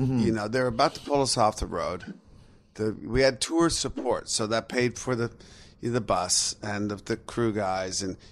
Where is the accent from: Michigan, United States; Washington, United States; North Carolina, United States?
Washington, United States; Seattle; came down the West Coast, went through my hometown of Seattle, and it was amazing.